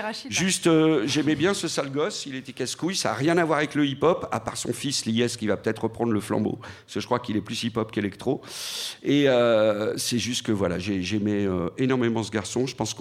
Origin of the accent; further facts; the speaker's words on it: Lyon, Auvergne-Rhône-Alpes, France; Moi, j'ai grandi à Lyon dans les années 80